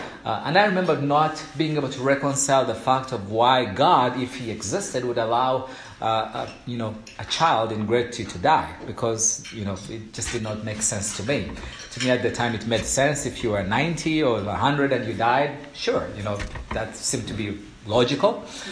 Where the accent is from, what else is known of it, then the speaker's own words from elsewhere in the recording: Uganda; I grew up in Uganda.